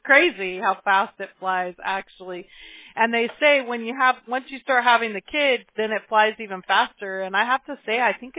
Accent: Apple Valley, California, United States; now in Huntington Beach, United States; So I grew up in Apple Valley. And now I live in Huntington Beach, California

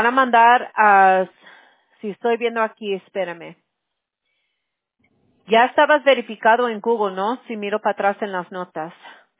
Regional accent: United States; born there; Yo nací aquí en los Estados Unidos. Mis abuelos eran de México, pero yo tengo mucha familia, bueno, al lado de mi abuela materna, hay muchos que son cubanos

